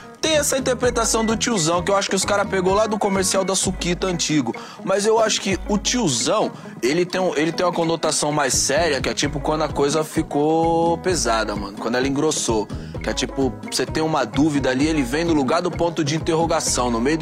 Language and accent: Portuguese; São Paulo, Brazil; Eu venho de São Paulo, mano, eu sou da quebrada